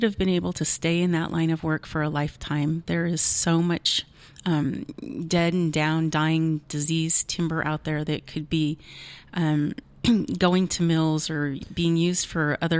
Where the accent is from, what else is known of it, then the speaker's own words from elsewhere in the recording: Shingletown, California, United States; one of the benefits I had growing up in Shingletown is that Charlie Menor was our superintendent principal for most of the time that I attended that school.